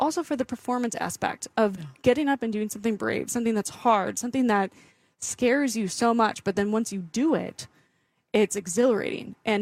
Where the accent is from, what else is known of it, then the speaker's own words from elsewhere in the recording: Stevens Point, Wisconsin, United States; opportunities created in a way that I didn't have access to growing up in Stevens Point